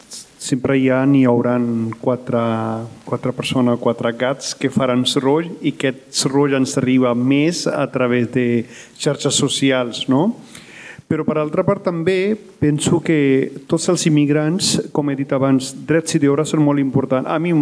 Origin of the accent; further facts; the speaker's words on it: Punjab, India; Catalan is a second language; moved away as an adult; now in Spain; jo sóc un vingut del Punjab i meitat de vida he passat allà, uns 18 anys allà, 18 anys porto aquí